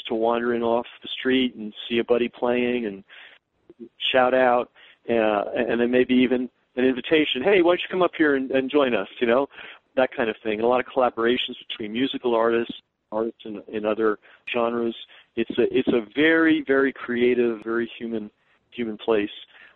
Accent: New York, United States; I grew up in New York. I learned music in New York. It's where I got my education and everything.

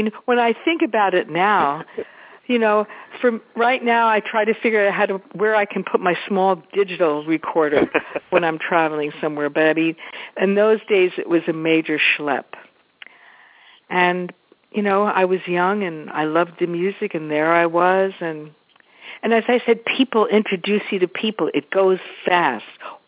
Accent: United States; I was from the United States.

